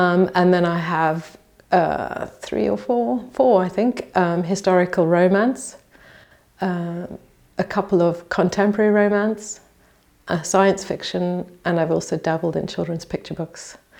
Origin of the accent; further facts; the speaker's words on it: South Africa; moved away as an adult; also born or lived in England; now in Portugal; So born and brought up in South Africa, got a degree in zoology there, and then came to Portugal for a bit, couldn't find work here, moved to England and worked in nature conservation charities over there for 22 years.